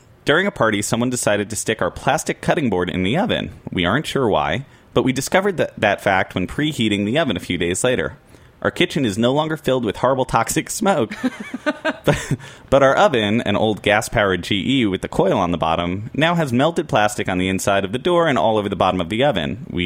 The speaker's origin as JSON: {"language": "English", "town": "Long Island", "region": "New York", "country": "United States", "said": "I'm from Long Island. My grandparents are from Brooklyn and Yonkers."}